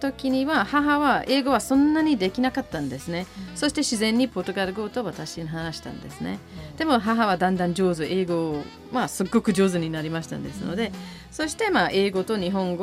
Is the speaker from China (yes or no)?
no; Scotland, United Kingdom; Japanese is a second language; 出身は、スコットランドです。イギリスのスコットランドです。